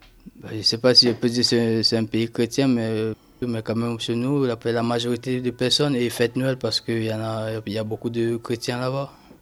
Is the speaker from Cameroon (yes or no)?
yes; Cameroon; now in France; Je suis là en France parce que là-bas, chez moi au Cameroun, j'avais des problèmes familiaux.